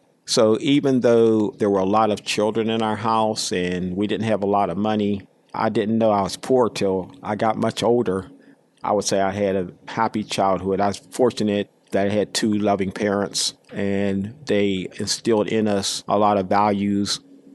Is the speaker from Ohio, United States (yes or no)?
no; Pennsylvania, United States; I was born and grew up in Hill District. I was born on Wiley Avenue, and I grew up in an area they call Sugar Top, up on Milwaukee Street. I still have family who lives in the area.